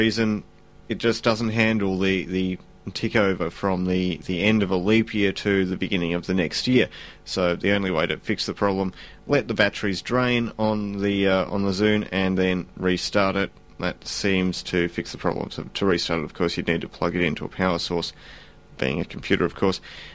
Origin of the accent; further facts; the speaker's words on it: Russia; English is a second language; also born or lived in England; now in Australia; I am from the Russia, as you would be do of know, and it is much cold, and I am do like cold weather, but have been do of trying for hot weather in Australia since fly to hear of from England after from Russia.